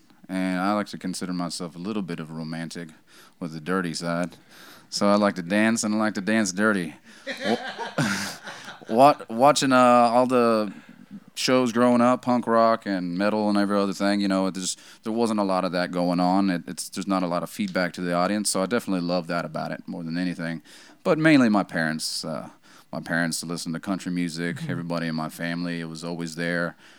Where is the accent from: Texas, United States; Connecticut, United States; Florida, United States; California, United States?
Texas, United States; now in Austin, United States; the greater Houston area, Brazoria County. Mm-hmm. I grew up over there. But I've lived in Austin for a good about 15 years now.